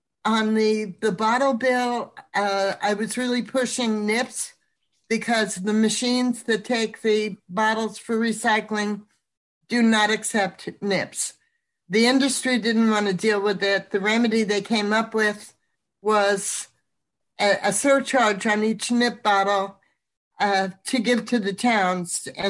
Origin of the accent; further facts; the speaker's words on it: New York, United States; I grew up on Long Island and I'm a little bit worried about what's happening in our waters.